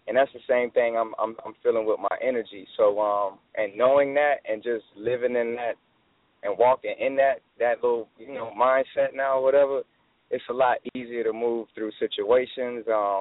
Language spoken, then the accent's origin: English; Miami, Florida, United States; I'm from Miami.